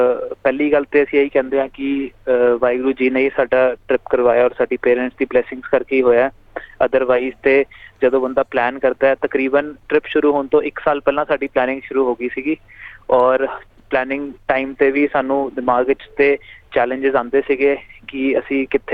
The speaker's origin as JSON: {"language": "Punjabi", "region": "Chandigarh", "country": "India", "tie": "born or raised there", "said": "ਅਸੀਂ ਚੰਡੀਗੜ੍ਹ ਰਹਿੰਦੇ ਹਾਂ, ਔਰ ਉੱਥੇ ਦਾ ਹੀ ਜੰਪਲ ਹੈ ਸਾਡਾ, ਔਰ ਉੱਥੇ ਹੀ ਕਾਰੋਬਾਰ ਹੈ ਸਾਡਾ, ਸਾਰੀ ਫੈਮਿਲੀ ਉੱਥੇ ਹੀ ਹੈ ਸਾਡੀ, ਉੱਥੇ ਹੀ ਰਹਿੰਦੇ ਹਾਂ।"}